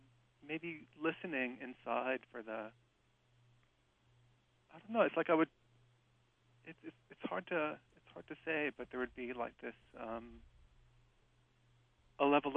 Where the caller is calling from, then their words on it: Santa Cruz, California, United States; I'm calling from a friend's home in a very beautiful area in Santa Cruz, California.